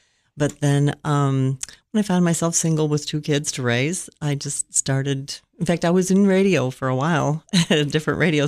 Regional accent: Buffalo, New York, United States; moved away; Buffalo, New York.

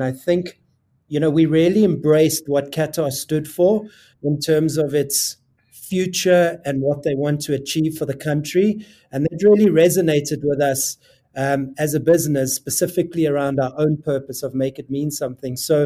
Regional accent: South Africa; you know, for when we did South African tourism, you know, we're South African and we're African.

